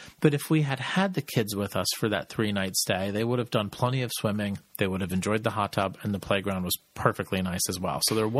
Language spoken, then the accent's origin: English; East Coast, United States; We're from the East Coast.